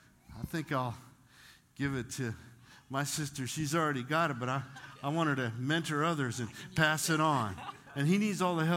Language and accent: English; Las Vegas, Nevada, United States; We're from Vegas, okay? Come on, give us a break. It's our home. Vegas, they have the best food.